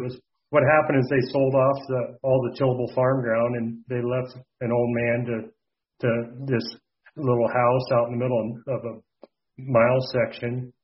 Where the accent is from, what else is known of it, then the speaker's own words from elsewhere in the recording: Iowa, United States; I'm 45. I was born and raised in Central Iowa.